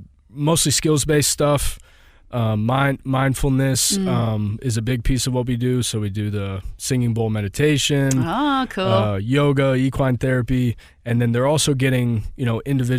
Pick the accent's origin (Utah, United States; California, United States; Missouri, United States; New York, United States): Missouri, United States; St. Louis; also born or lived in East Coast; I was from St. Louis originally and then moved to the East Coast. And I lived there for a while, got sober and moved back.